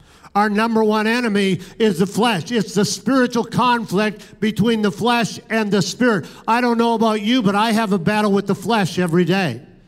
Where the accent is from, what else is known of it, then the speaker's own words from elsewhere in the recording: Toronto, Ontario, Canada; now in Bloomington, United States; I'm from the Toronto, Canada area, and you couldn't get me to go back to Toronto, Canada, because I love Bloomington.